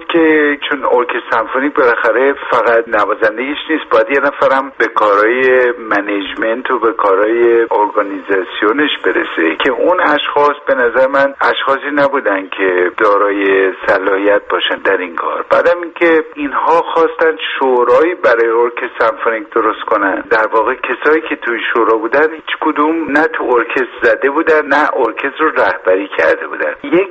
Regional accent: Iran; اینو برای این نمیگم که حالا چون من ایرانی هستم

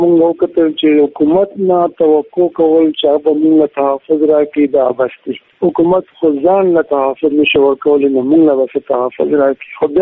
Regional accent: Khyber Pakhtunkhwa, Pakistan; زمونږ خپل چې کوم ژورنالیستان دي پاکستانیان او خاص توګه مونږ په پښتونخوا کې

